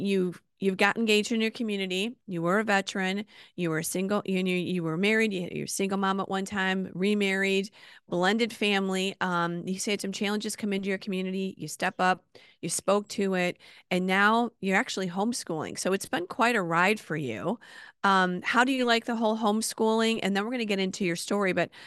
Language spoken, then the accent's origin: English; United States; That's what we say over here. We're just like mutts. We're just American mutts.